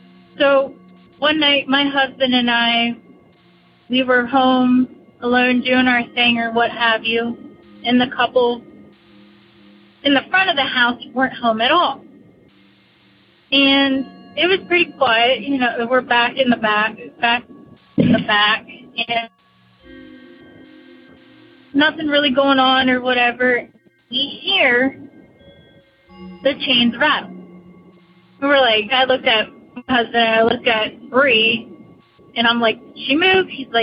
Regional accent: Pittsburgh, Pennsylvania, United States; I am from Pittsburgh, PA, and this is my ghost story.

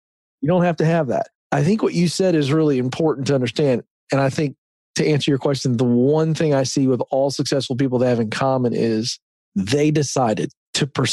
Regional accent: Virginia, United States; The Hampton Roads area of Virginia. So that would be the Virginia Beach, Chesapeake, Norfolk, Newport News, Hampton area.

